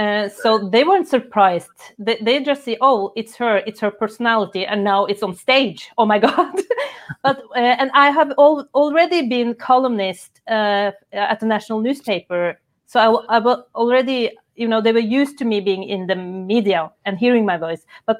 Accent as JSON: {"language": "English", "country": "Norway", "tie": "born or raised there", "said": "I grew up in Norway. I'm totally like every other Norwegian girl"}